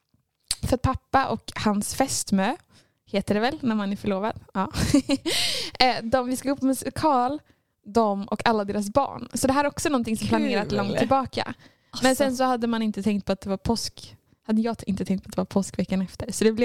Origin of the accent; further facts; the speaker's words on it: Norrtälje, Stockholm County, Sweden; now in Gothenburg, Sweden; Jag ska åka hem till Norrtälje där jag kommer ifrån idag.